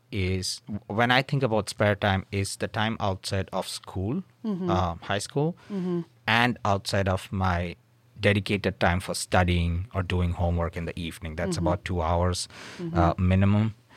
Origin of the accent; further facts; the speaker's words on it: India; So I'm originally from India, and I went to Michigan Tech a few years back.